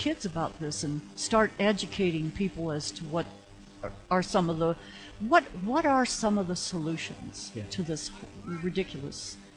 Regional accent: Green, Ohio, United States; The armpit of Ohio. I graduated from Green in high school at 16 years old.

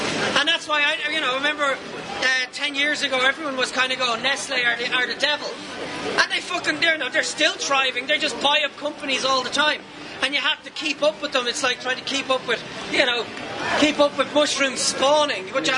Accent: Ireland; Yeah, we're fucking Irish, we drink Guinness.

